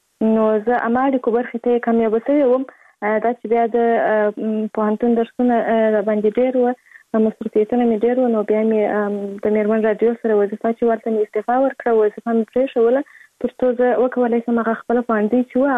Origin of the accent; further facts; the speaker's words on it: Kandahar, Afghanistan; born there; زه په کندهار ولایت کې زیږیدلې یم، او اوس فلاله په کندهار ولایت کې اوسېږم.